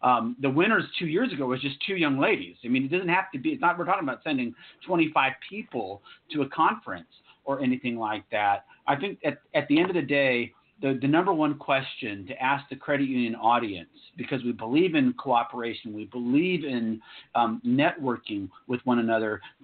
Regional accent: Texas, United States; I love chili. I grew up in Texas.

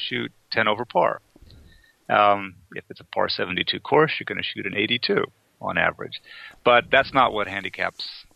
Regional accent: Fort Worth, Texas, United States; I grew up in Fort Worth, Texas, and there were really only two sports in Texas when I was growing up, and that was football and spring football.

